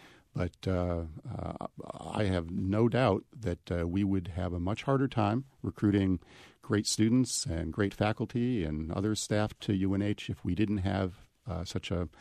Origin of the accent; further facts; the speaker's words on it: Syracuse, New York, United States; I grew up in Syracuse and watched Jim Brown play lacrosse and football